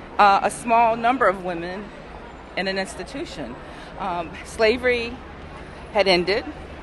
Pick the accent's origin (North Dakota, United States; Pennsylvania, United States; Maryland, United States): Maryland, United States; Baltimore; I am from Baltimore, Maryland, and I've been a member of AKA now for 34 years.